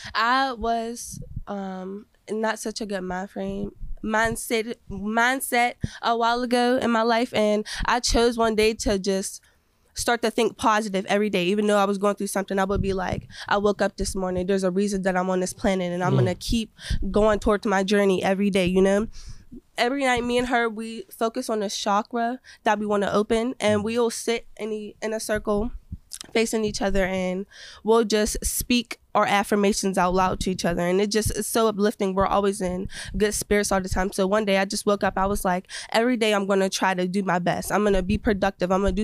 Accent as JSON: {"language": "English", "town": "East Liberty", "region": "Pennsylvania", "country": "United States", "said": "I'm from East Liberty, Pennsylvania."}